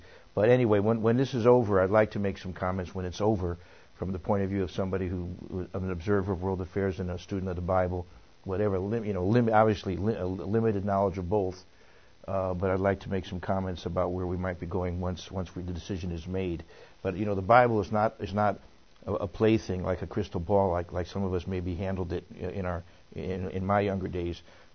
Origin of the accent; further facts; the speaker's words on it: Connecticut, United States; born there; And I'll say hi to … in Connecticut, where I was born in Connecticut, as some of you know.